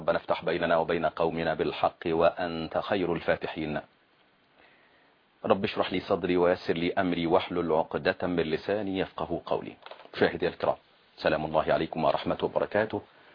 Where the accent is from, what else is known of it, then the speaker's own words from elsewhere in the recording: Upper Egypt, Egypt; أنا صعيدي